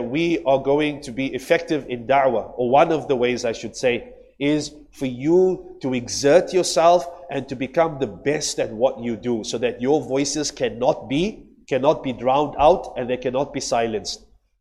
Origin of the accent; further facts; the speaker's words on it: South Africa; I always think about this example as a South African